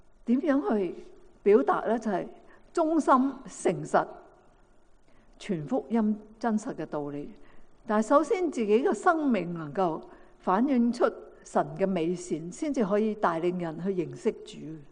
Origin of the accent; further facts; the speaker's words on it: Guangdong, China; 譬如我们广东人呢